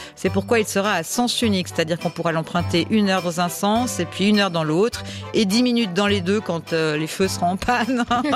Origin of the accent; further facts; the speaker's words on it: Switzerland; c'est un peu comme chez nous en Suisse, les tunnels